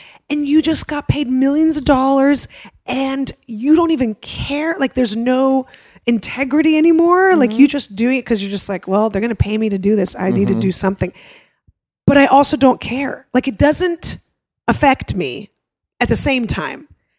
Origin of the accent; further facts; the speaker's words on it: San Francisco, California, United States; but remember when I grew up in San Francisco, it was different.